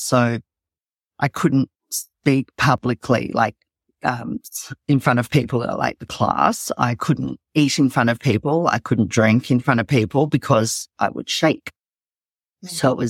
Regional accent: Sydney, New South Wales, Australia; from Sydney, Australia

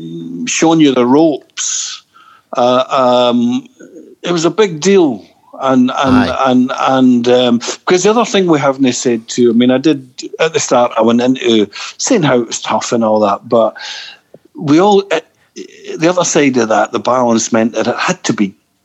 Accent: Glasgow, Scotland, United Kingdom; But when we grew up in Glasgow, it was on its knees.

